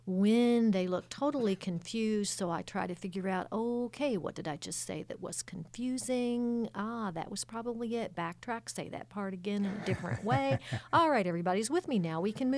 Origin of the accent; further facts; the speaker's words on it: Kentucky, United States; Yes, I am. I grew up in Meade County.